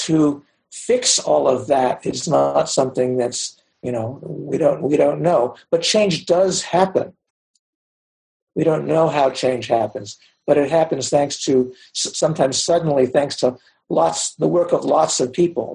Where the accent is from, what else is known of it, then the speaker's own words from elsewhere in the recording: Pittsburgh, Pennsylvania, United States; But I was in Pittsburgh too. I'm from Pittsburgh.